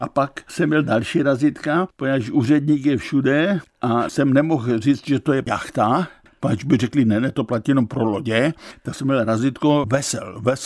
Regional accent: Bohumín, Moravian-Silesian Region, Czechia; born there; a já už jsem se ale narodil v Bohumíně

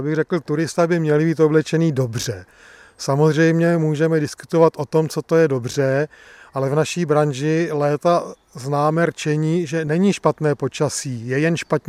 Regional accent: Prague, Czechia; vzhledem k tomu, že jsem z Kobylis, tak jako mám rád samozřejmě oblast severu Prahy

